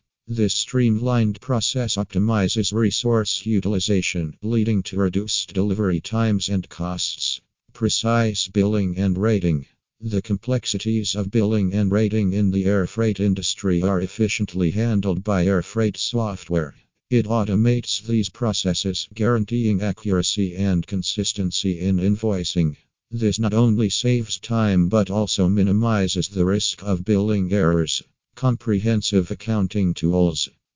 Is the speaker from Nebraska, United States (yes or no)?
no; Pennsylvania, United States; from Pennsylvania and USA.